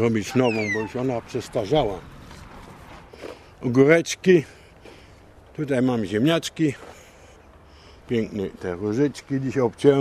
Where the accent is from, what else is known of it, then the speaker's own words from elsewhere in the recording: Gdańsk, Pomeranian Voivodeship, Poland; born there; Urodziłem się w Gdańsku Wrzeszczu w 1936 roku.